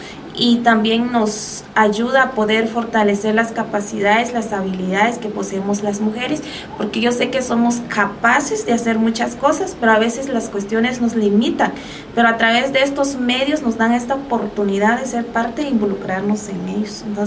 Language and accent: Spanish; San Ildefonso Ixtahuacán, Huehuetenango, Guatemala; soy originaria de San Ildefonso, Iztahuacán, y acá hago locución